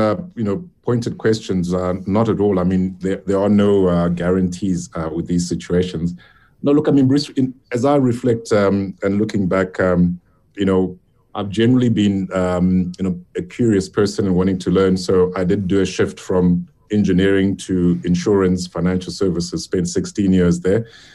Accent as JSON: {"language": "English", "region": "Harare", "country": "Zimbabwe", "tie": "born or raised there", "moved": "as an adult", "lives_now": "Cape Town, South Africa", "said": "Yes, I was born in Zimbabwe. I was born in Harare, actually. And, you know, pretty much did my primary and high school, you know, education there. But came to Cape Town in the very, very early 90s"}